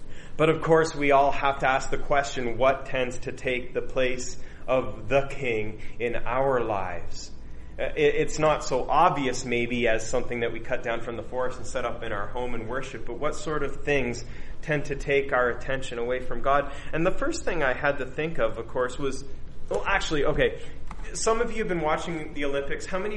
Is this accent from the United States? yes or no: no; Canada; But as a Canadian, I've been watching the medal counts go up and up for Canadians.